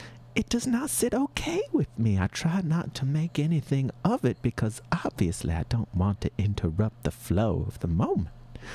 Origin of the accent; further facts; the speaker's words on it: South Carolina, United States; I came all the way from South Carolina.